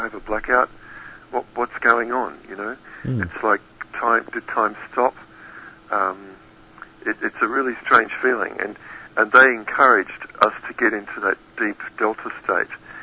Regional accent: Sydney, New South Wales, Australia; I'm from Sydney, Australia, originally.

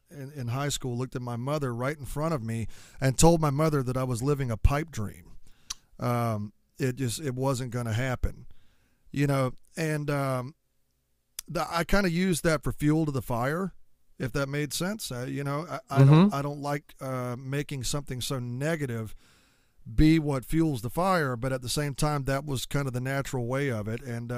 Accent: Georgia, United States; So, like, you know, I grew up in Southeast Georgia, which I have no regrets about. I love it down here, and that's why I still live here.

